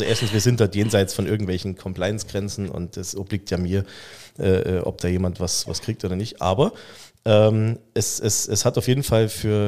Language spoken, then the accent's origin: German; Saxony, Germany; born there; Ich bin jetzt gebürtiger Sachse, ich vermische jetzt einfach mal die Dialekte.